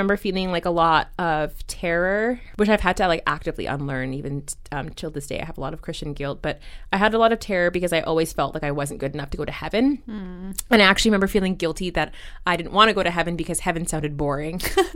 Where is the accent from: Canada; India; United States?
Canada; Vancouver, British Columbia; So I grew up black in Vancouver, and from a young age became really aware of the fact that there's not many black people in the city who look like me or my family. And then I also grew up in the church from like age 6.